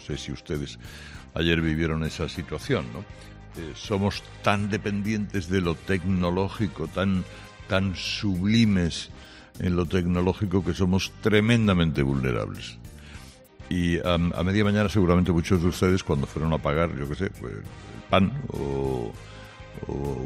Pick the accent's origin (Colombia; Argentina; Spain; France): Spain; El Puerto de Santa María, Andalusia; que lo tengo aquí en mi pueblo, en el puerto de Santa María?